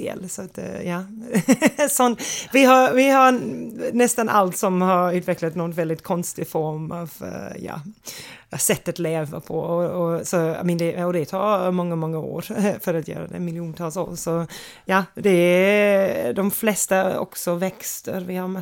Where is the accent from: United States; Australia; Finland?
Australia; Swedish is a second language; Och de är ändå fascinerande även om man växer upp med dem.